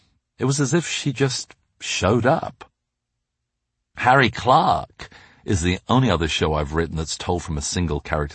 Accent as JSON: {"language": "English", "region": "England", "country": "United Kingdom", "tie": "born or raised there", "said": "I as a little kid growing up in England did feel I could truly be myself if I had an American accent."}